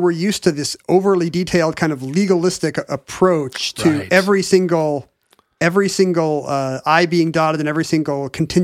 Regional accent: United States; And this is just mind-boggling to me as an American.

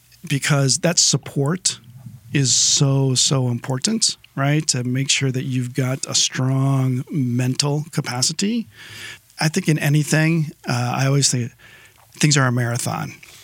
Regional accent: Wisconsin, United States; Now, I grew up in northern Wisconsin. I was born in Green Bay. And I'm used to cold.

